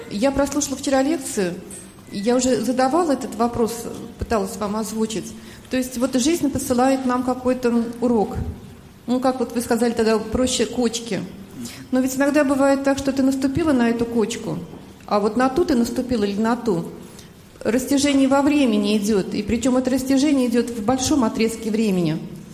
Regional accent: Saratov, Saratov Oblast, Russia; я из Саратова.

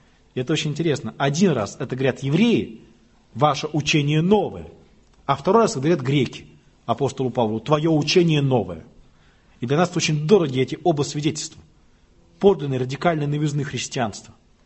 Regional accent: Prague, Czechia; Вот когда я говорю, что детство прошло в Праге

